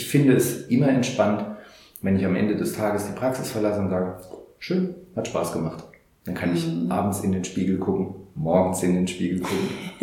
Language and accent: German; Saarland, Germany; also ich hatte hier bei uns im Saarland gibt es sehr viel Hütten- und Bergbauindustrie